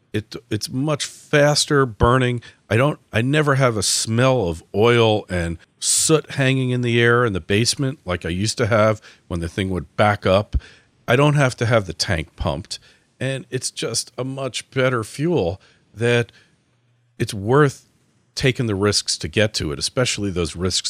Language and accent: English; New Jersey, United States; I grew up in Jersey, on the New Jersey Turnpike, and there was an elevated section where you could see the entire New York City skyline